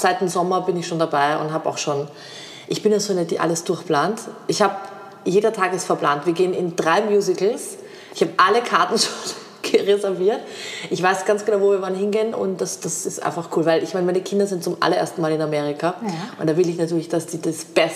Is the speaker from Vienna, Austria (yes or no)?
yes; Vienna, Austria; Und es gehört einfach dazu als Wienerin oder als Österreicherin, dass man Schnitzel isst.